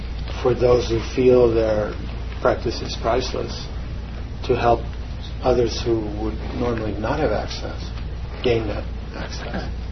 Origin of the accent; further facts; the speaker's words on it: Netherlands; I grew up in Holland, and there's a place called Harlem in Holland.